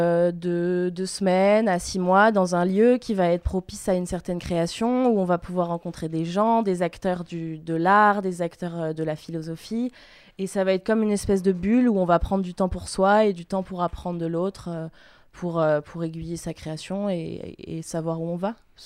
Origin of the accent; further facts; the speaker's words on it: Paris, Île-de-France, France; born there; moi, je suis née à Paris, donc française, franco-canadienne, un petit peu bulgare aussi. Enfin, même carrément, mais j'ai pas la nationalité.